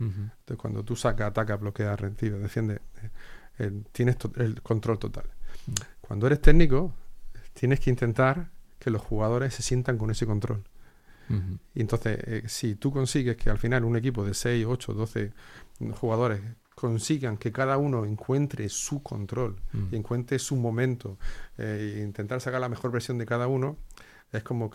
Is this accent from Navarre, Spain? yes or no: no; Almería, Andalusia, Spain; Sí, yo al final soy de Almería.